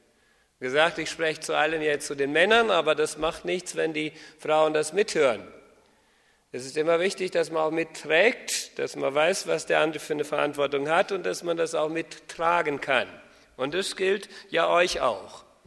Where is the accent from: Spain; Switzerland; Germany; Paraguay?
Paraguay; Chaco; Ich bin in Paraguay aufgewachsen, Südamerika. Wenn ich nicht weiß, wo das ist. Dort im Chaco. Meine Vorfahren sind von Kanada gekommen, meine Großeltern 1927 und deren Eltern wohl aus der Ukraine, also ja, aus Russland